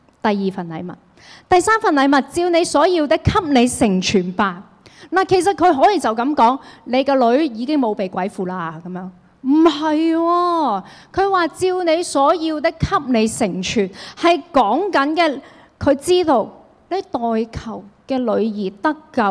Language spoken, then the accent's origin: Cantonese; Hong Kong; 因為我就是香港人